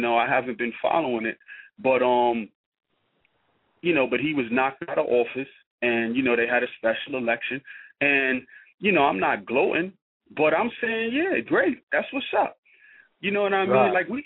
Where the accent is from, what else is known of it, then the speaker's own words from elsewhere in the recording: New York City, New York, United States; You know, I grew up in Eden War Houses, the third largest housing development in New York City.